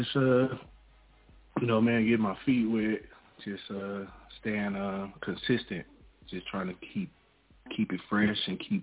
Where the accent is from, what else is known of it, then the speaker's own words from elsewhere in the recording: Detroit, Michigan, United States; Nah, I'm originally from Detroit, Michigan.